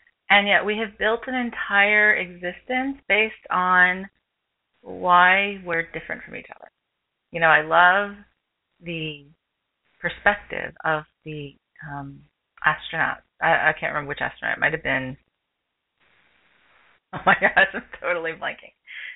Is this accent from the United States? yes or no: yes; New York, United States; growing up in Long Island, New York, I have a lot of friends that were from different belief systems